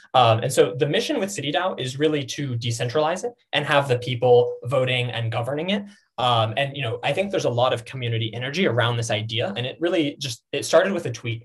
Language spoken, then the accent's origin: English; Arizona, United States; moved away; I was from Arizona and I started realizing, wow, I should really move to the Bay Area.